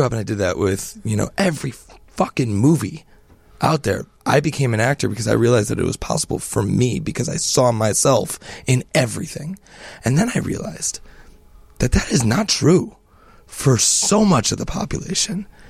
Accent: Chicago, Illinois, United States; So, like, as a Chicagoan, I'm just, like, learning

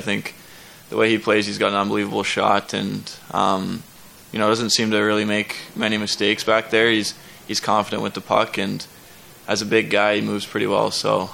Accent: Canada; And obviously being a Canadian kid, going to a Canadian market would be pretty special.

